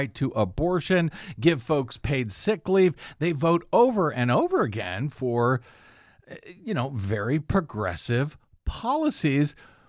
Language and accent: English; Missouri, United States; moved away; I obviously take particular note of Missouri because that's my home state